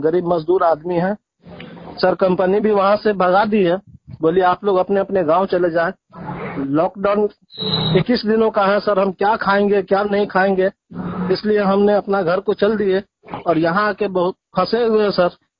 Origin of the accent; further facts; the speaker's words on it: Kolkata, West Bengal, India; ऐसा है कि मैं कोलकाता का रहने वाला हूँ और मैं अपने घर जा रहा हूँ, ठीक है।